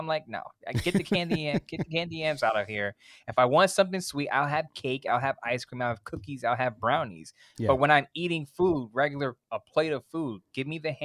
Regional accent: the South, United States; No, my family knows how to make it. We're from the South.

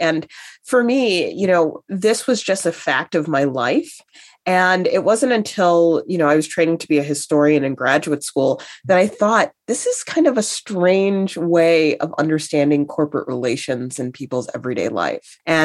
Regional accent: Chicago, Illinois, United States; So I grew up in Chicago in the 1980s

